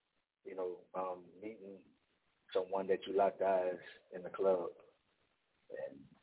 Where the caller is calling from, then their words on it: Opelousas, Louisiana, United States; Calling from Opelousas, Louisiana.